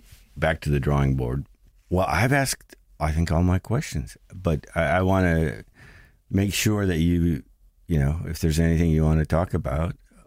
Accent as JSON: {"language": "English", "region": "Minnesota", "country": "United States", "said": "And I know I come from Minnesota and there's a small but very dynamic diaspora there."}